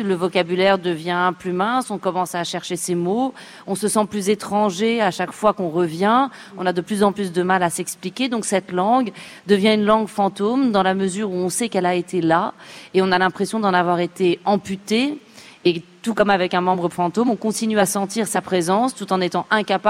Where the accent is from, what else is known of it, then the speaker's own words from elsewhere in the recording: Morocco; J'ai grandi dans le Maroc des années 80